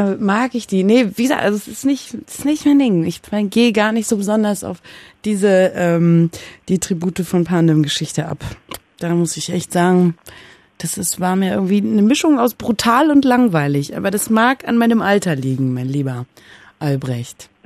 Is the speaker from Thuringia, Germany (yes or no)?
no; Berlin, Germany; Bin Berlinerin, ja.